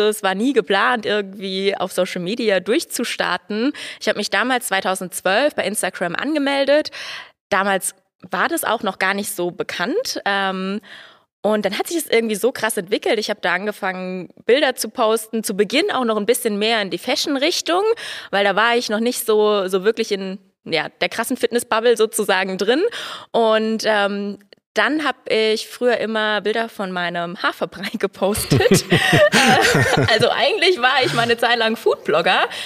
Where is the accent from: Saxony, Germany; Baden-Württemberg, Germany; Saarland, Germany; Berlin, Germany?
Saarland, Germany; now in Freising, Germany; Ich wohne in Freising, komme aus dem Saarland.